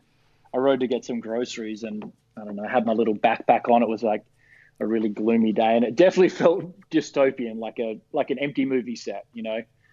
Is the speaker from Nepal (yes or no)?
no; Australia; now in New York, United States; It feels a bit scary being an Australian here, I think, you know, with no unemployment benefits and a pretty shot healthcare system. It feels a bit scary, but, you know, I've made it my home here.